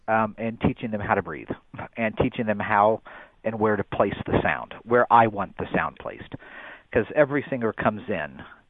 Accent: Indiana, United States; I am from Indiana, correct.

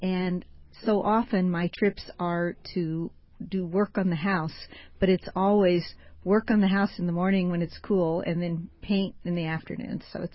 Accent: Indianapolis, Indiana, United States; We're all from Indianapolis, and we all go down at various times

